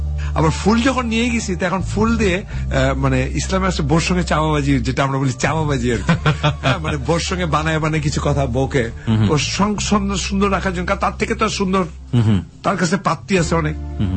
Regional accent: Bangladesh; no, কারণ আমি যে বাংলাদেশি ইয়েতে বড় হয়েছি, কখনো তো আমি দেখিনি আমার বাবাকে কিচেনে যেতে

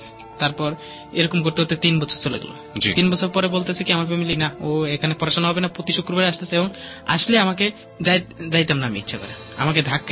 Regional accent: Comilla, Chittagong Division, Bangladesh; আমাদের বাড়ি কুমিল্লা

